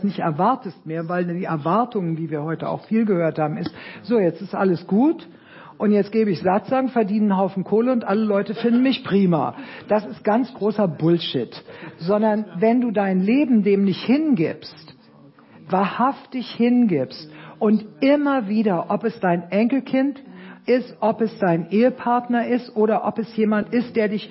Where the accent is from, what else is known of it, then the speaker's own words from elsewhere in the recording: Berlin, Germany; born there; ich bin ein Kriegskind, bin im Krieg in Berlin geboren